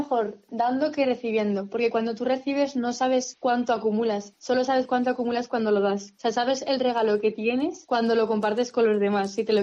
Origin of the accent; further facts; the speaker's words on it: Madrid, Community of Madrid, Spain; Soy de Madrid y estudio magisterio en la Universidad CEU San Pablo.